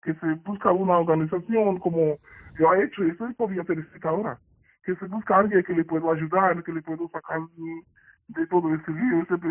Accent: Nigeria; Spanish is a second language; moved away; yo soy de africana y de África, de Nigeria hasta aquí, llego de, bueno, hasta Marruecos

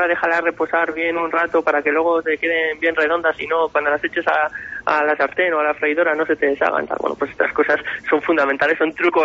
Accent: Castile and León, Spain; born or raised there

